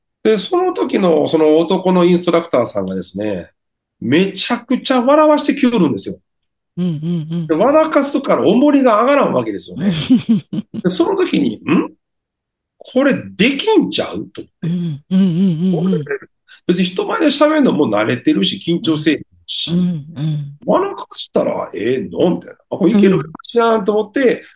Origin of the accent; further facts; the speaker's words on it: Kyoto, Japan; born there; 私は京都で、京都市で生まれましてですね